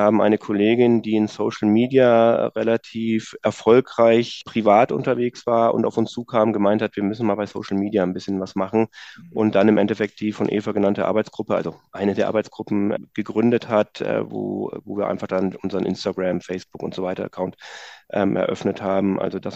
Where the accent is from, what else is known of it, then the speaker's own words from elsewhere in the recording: Bavaria, Germany; und kommen tatsächlich auch gebürtig aus der Ecke grob, also so Oberpfalz.